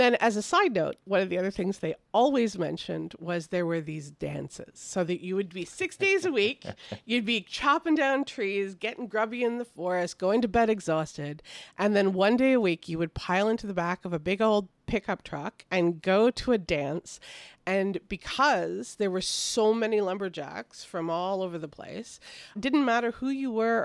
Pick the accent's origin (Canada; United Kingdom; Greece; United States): Canada; And I am a Canadian, so that also kind of hit me hard.